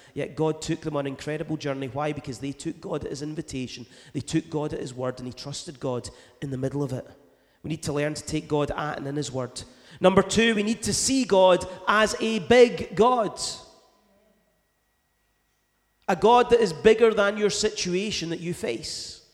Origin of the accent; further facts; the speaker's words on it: Greenock, Scotland, United Kingdom; So I know I come from Greenock, but I do know that 10 follows, or 10 comes before 11.